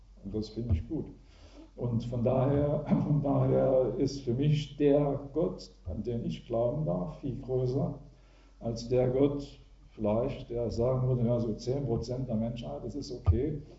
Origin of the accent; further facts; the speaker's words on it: Germany; wir sind ja im Kommunismus groß geworden, wir zwei. Und auch da war ich schon gläubig in der ehemaligen DDR vor vielen Jahren.